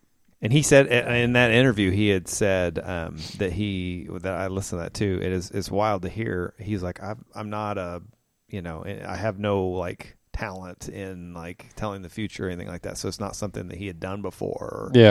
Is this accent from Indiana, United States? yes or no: yes; Kokomo, Indiana, United States; which I'm from Kokomo, so that's not very far.